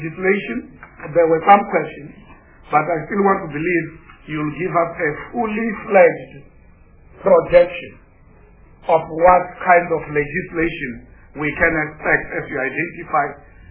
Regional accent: South Africa; first language Venda; English is a second language; The Venda, my mother tongue, is not there. It's not there.

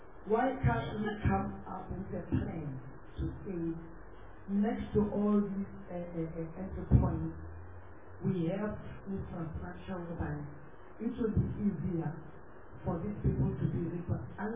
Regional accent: Limpopo, South Africa; I am from the Limpopo province.

